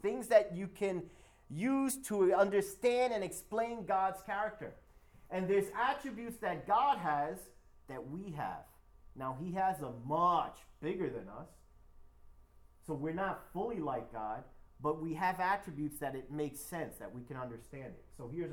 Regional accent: Queens, New York, United States; I was raised in Queens. My parents are Dominican. I have dark skin. I speak Spanish poorly. I speak English poorly.

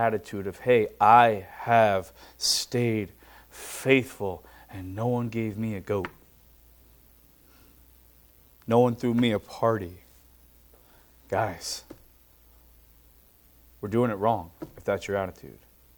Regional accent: United States; Honestly, there's something about growing up in America where if we get persecuted at all, we suddenly think we're the best martyr in the world.

